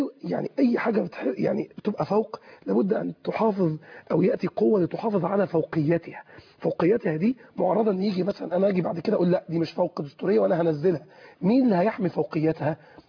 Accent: Mansoura, Dakahlia, Egypt; عندنا في المنصوره انا كلمت الاخوه برضو في المنصوره

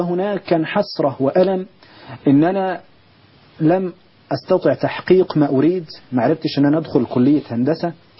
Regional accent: Naga Zareeq, Asyut Governorate, Egypt; في البداية أنا من أسيوط، محافظة أسيوط، مركز البداري، من قرية صغيرة، قرية نجع زريق، من أسرة متوسطة أو قد نقول فقيرة

